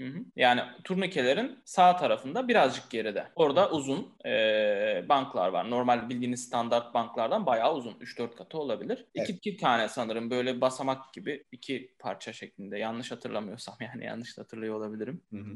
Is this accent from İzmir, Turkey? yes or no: no; Kırıkkale, Turkey; now in Istanbul, Turkey; Ben de Kırıkkaleliyim normalde ama hep okulun çevresinde yaşıyordum.